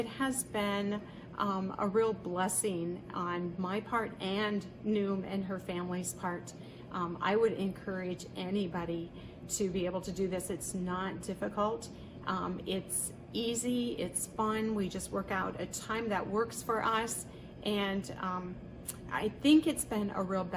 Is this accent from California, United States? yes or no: no; Milbank, South Dakota, United States; from Milbank, South Dakota.